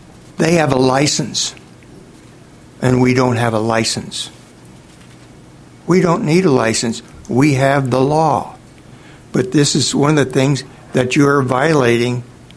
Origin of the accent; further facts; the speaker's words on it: Bremerton, Washington, United States; Commissioners … I'm from Bremerton, Washington.